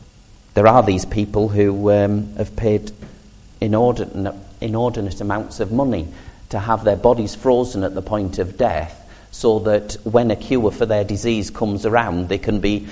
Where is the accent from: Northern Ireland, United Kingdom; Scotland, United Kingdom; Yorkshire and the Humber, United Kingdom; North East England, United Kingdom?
North East England, United Kingdom; Seaham; I talk about my hometown of Seaham. When my parents still lived in the house I was brought up in, that was still home to me.